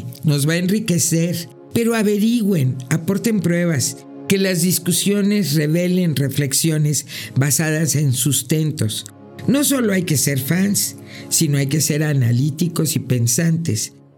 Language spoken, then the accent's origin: Spanish; Mexico; siquiera para darnos como mexicanos más crédito a lo que hemos hecho.